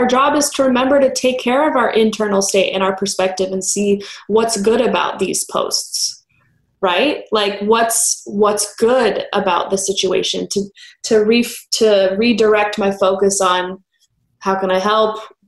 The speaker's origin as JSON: {"language": "English", "town": "Los Angeles", "region": "California", "country": "United States", "tie": "born or raised there", "said": "I grew up in Los Angeles, California. I had a completely different experience to those who lived in different states."}